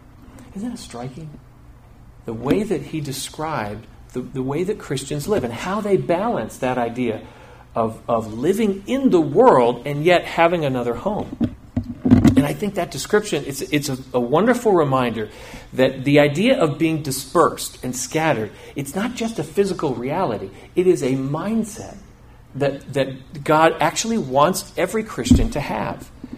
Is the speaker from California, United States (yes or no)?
no; Vermont, United States; also born or lived in South Carolina; She's from Rhode Island, I'm from Vermont. But we spent 15 years in South Carolina, beginning at a young age